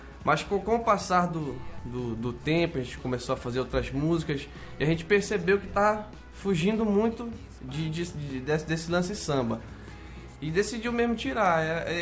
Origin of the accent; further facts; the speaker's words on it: Abaetetuba, Pará, Brazil; também sou de Abaeté